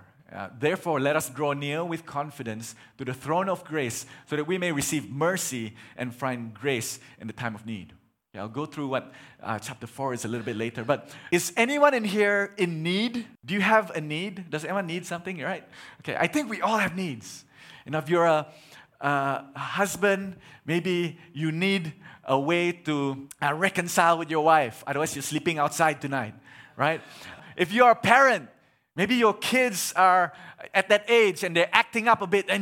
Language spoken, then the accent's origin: English; Sarawak, Malaysia; I'm a Kelabit from Sarawak, okay?